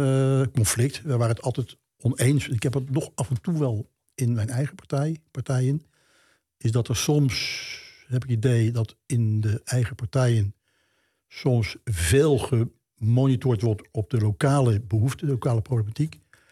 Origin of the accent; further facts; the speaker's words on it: Belfeld, Limburg, Netherlands; also born or lived in Emmen; ik kwam uit Belveld